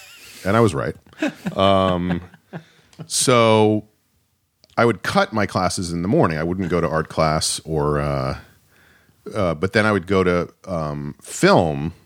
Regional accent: New Rochelle, New York, United States; From New Rochelle, New York, which is outside New York City.

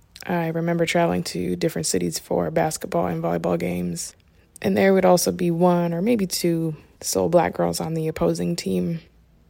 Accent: North Dakota, United States; born there; So I was born in North Dakota and I was adopted when I was about 6 weeks old.

